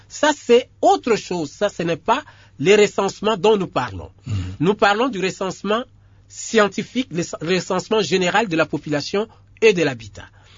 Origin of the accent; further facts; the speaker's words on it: DR Congo; moi aussi je suis Congolais